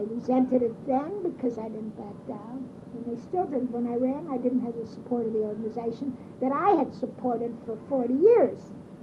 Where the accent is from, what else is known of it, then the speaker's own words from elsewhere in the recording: Pittsburgh, Pennsylvania, United States; I grew up in the Hill District on Robert Street